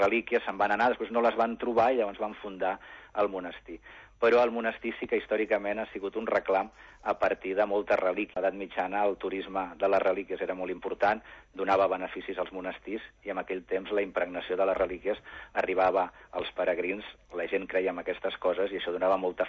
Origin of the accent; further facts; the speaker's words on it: Barcelona, Catalonia, Spain; com Barcelona mateix, que és d'on soc jo